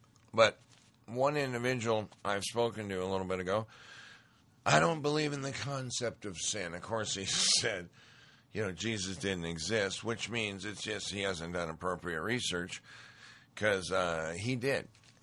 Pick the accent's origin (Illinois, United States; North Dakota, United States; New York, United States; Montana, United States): Montana, United States; You know, I grew up in Montana. went to school in Bozeman, Montana, which is beautiful now, or what is beautiful was fantastic then. I spent all my time in the mountains, my free time.